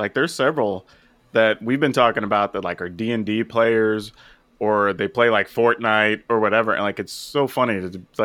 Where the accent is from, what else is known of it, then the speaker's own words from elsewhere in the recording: Texas, United States; I lived in Texas for a long time. I grew up in South Texas. You know, I ran a store in Waco for a long time.